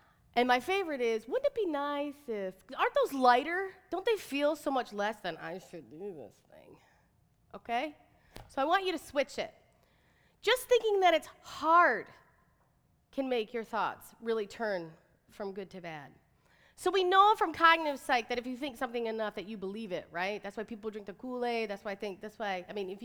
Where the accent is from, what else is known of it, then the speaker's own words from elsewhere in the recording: Detroit, Michigan, United States; I'm from Detroit. I know I seem really Southern.